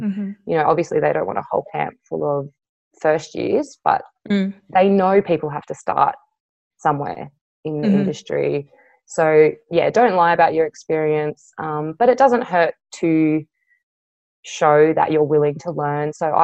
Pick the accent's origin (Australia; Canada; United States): Australia; Sydney, New South Wales; now in Darwin, Australia; growing up in Sydney, often Sydney's kind of seen as like the pinnacle of Australia